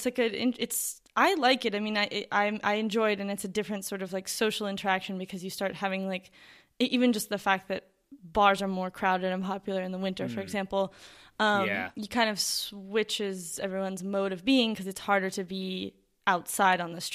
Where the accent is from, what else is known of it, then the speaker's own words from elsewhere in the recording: New York, United States; because I am from New York and we have seasons and we have winter and it gets cold.